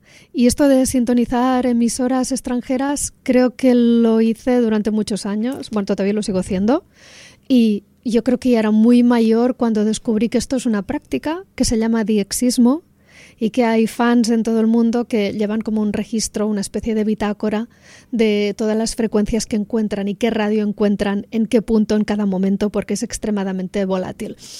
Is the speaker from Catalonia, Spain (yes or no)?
yes; Rosselló, Catalonia, Spain; en mi pueblo, se llama Rosselló, está a 7 kilómetros de Lleida, y como muchos otros pueblos catalanes, tiene una radio municipal.